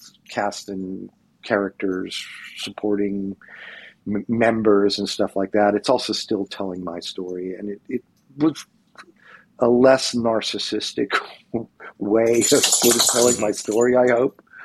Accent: California, United States; also born or lived in Texas / Arkansas / England / Spain; I mean, I was born in Texas, Arkansas, England, Spain, Southern California. We stuck in Southern California for a long time.

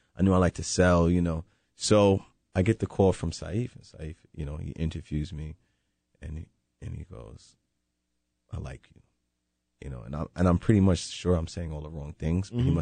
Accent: Queens, New York, United States; And I'm from Queens. You know, I went to school in Long Island

